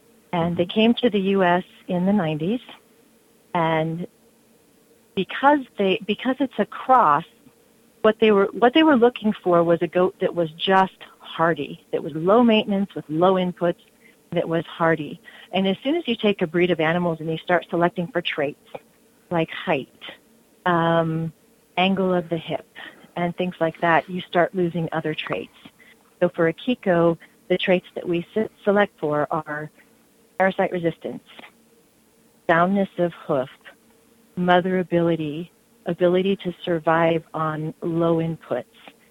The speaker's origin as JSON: {"language": "English", "region": "Colorado", "country": "United States", "tie": "born or raised there", "said": "I grew up in the Rocky Mountains in Colorado, and I'm a big fan of mountain streams and trees."}